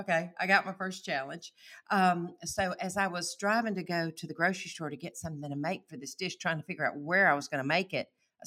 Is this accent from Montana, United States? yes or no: no; Alabama, United States; I said, sir, please help me. I am from Alabama.